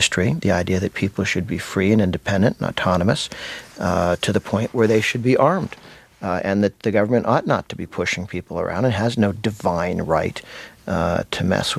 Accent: United States; Well, the good thing about being an American conservative is that you can be both traditionalist and revolutionary

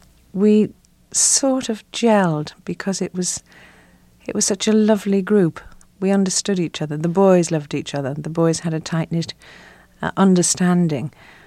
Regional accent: Liverpool, North West England, United Kingdom; a Liverpool girl trying to emulate that sort of style was something else. I couldn't change my accent to French

